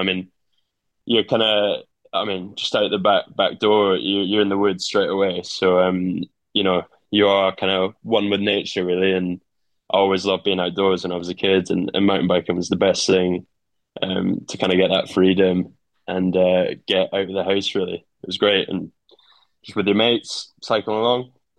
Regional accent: Strathpeffer, Scotland, United Kingdom; now in Stirling, United Kingdom; so I'm from Strapeffer, so just along the valley road from Dingwall. So I went to school in Dingwall. I did my whole high school there. I've lived there, I grew up there, yeah, for about 20 years. And I live in Stirling, so I'm more in the central belt.

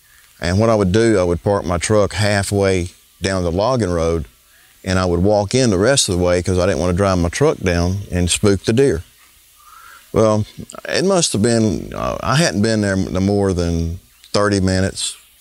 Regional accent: Keechaw, Louisiana, United States; I'm from Keechaw, Louisiana.

